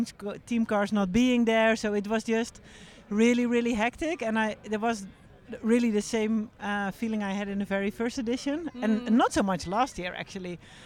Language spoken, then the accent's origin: English; Rotterdam, South Holland, Netherlands; It starts in my hometown.